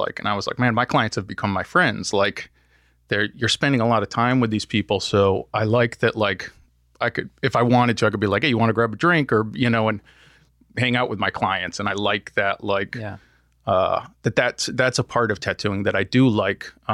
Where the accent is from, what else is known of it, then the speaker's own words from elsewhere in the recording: Connecticut, United States; Connecticut.